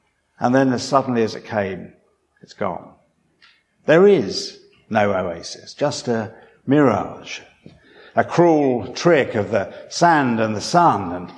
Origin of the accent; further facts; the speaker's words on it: East of England, United Kingdom; I told you I came from Suffolk, and we're kind of a bit slow in that part of the world.